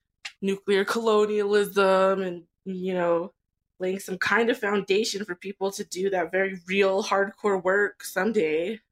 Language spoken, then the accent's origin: English; San Ildefonso Pueblo, New Mexico, United States; I'm from the Pueblo of San Ildefonso. I'm Tewa. My grandma's from Zia Pueblo, so I also got my roots there, too.